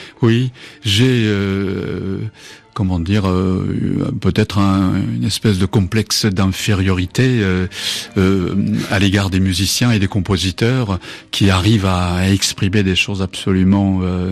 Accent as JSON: {"language": "French", "country": "Japan", "first_language": "Japanese", "second_language": "French", "said": "la langue japonaise, c'est ma langue d'origine, ma langue maternelle, il n'y a pas de doute."}